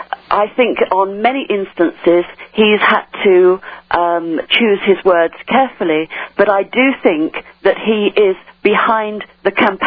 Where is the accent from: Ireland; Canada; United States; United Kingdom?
United Kingdom; I would like to think so. I think of myself as British.